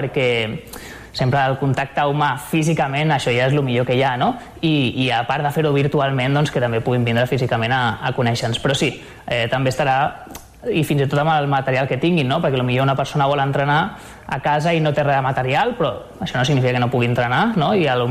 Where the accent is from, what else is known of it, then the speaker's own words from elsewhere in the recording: Barcelona, Catalonia, Spain; now in Sant Cugat, Spain; Jo tinc 30 anys ara mateix, vaig néixer a Barcelona, però ja quan vaig anar a l'ESO, o sigui als 12 anys, vaig començar a viure aquí a Sant Cugat